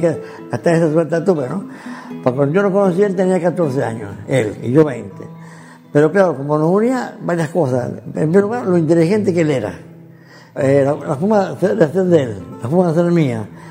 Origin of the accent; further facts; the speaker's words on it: Hernando, Córdoba, Argentina; moved away as an adult; also born or lived in Venezuela / Cuba; Nací en Hernando el 8 de agosto de 1922. Yo tengo prácticamente tres patrias, ¿no? Argentina, donde nací, donde me formaron científica y éticamente.